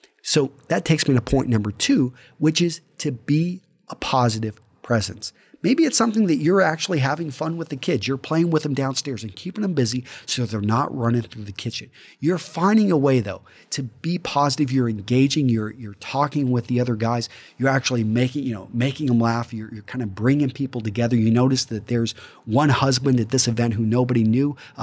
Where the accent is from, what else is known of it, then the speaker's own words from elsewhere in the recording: Texas, United States; Maybe this is just where I was brought up. I was brought up in West Texas.